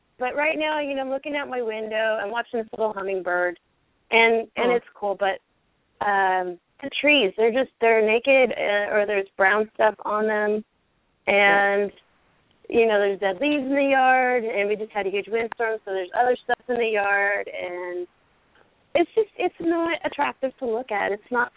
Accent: Oregon, United States; In Oregon.

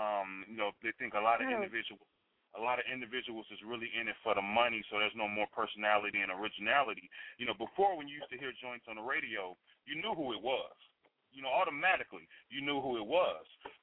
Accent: Chicago, Illinois, United States; now in Arizona, United States; You know, I'm from Chi-Town, so it's a little different out there.

